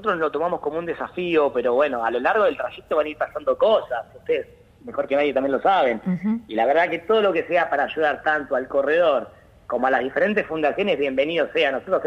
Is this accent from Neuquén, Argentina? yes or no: no; La Plata, Buenos Aires Province, Argentina; Mirá, yo soy de la Ciudad de La Plata, jugaba al fútbol acá.